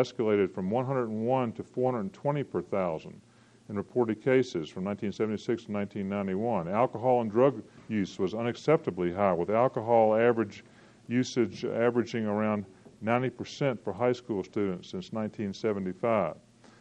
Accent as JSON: {"language": "English", "region": "Virginia", "country": "United States", "said": "I'm from Virginia, so we're pretty arrogant about our aristocracy status of Virginia too. But anyway, I've been living in Alabama a long time."}